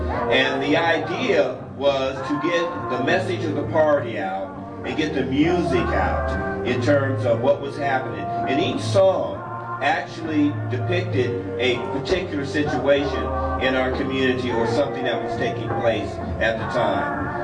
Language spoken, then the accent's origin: English; Sacramento, California, United States; I came from Sacramento, California.